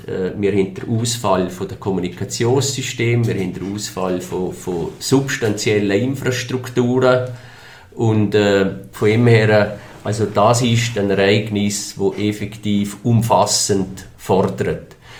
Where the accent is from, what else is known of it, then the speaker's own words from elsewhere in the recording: Liechtenstein; es haben wir als Liechtensteiner in der Hand